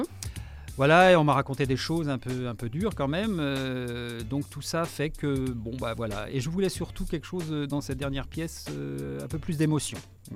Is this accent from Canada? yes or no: no; Poissy, Île-de-France, France; now in Verneuil-sur-Seine, France; je suis né à Poissy, un Poissyacais de pure souche. Voilà, j'étais un petit peu me balader, mais pas très loin. Et puis, depuis quelques années, je suis venu à Verneuil-sur-Seine par le travail